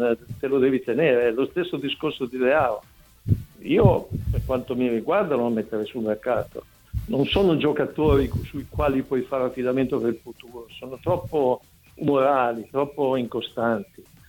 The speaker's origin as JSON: {"language": "Italian", "region": "Friuli-Venezia Giulia", "country": "Italy", "said": "io non sono un bevitore accanito, sono un friulano arrangiato"}